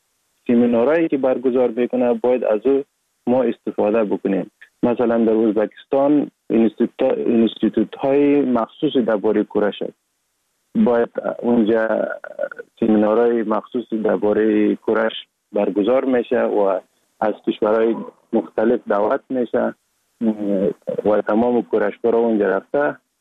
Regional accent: Sheberghan, Jowzjan, Afghanistan; also born or lived in Sar-e Pol; اصلا زاده ولایت سرپل هستم، در ولایت جوزجان کلان شدیم. تحصیلات ما، مکتب ما، همه چیز ما در ولایت جوزجان خواندیم. اصلا کورش هم در دوران طفولیت از اون ولایت جوزجان شروع کردیم. ولایت جوزجان شهر شبروان، قریه به نام قریه پیرمزید.

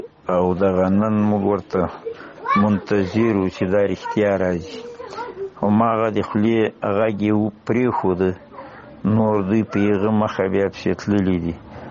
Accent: Paktia, Afghanistan; موږ د پکتیا د ولایت یو، د بټي کور د ولسوالۍ د باریکاو په سیمه کې شتون ده

